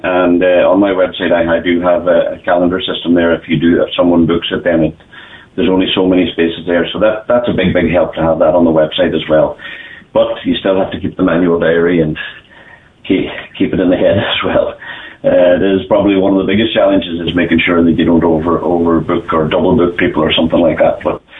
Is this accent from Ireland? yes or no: yes; Ireland; funny enough, we as the Irish, we're the only people who worry about the weather.